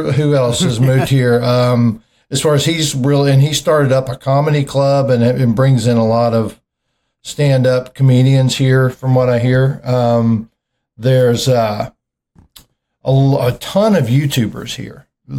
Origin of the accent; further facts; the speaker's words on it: Houston, Texas, United States; now in Austin, United States; I'm actually from the Houston area, but yeah, I've worked kind of all over though.